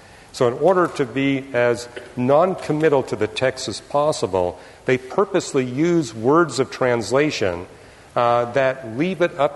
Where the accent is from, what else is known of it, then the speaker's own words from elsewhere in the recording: Canada; born there; I was born in Canada, not the United States.